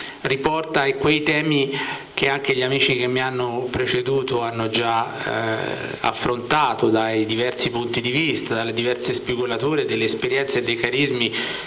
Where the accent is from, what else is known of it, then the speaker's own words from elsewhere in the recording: Tuscany, Italy; È una città, lo dico da toscano